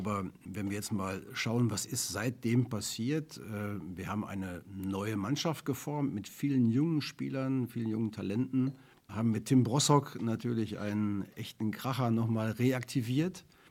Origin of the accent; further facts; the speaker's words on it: Duisburg, North Rhine-Westphalia, Germany; Ich bin ja in Duisburg-Rheinhausen aufgewachsen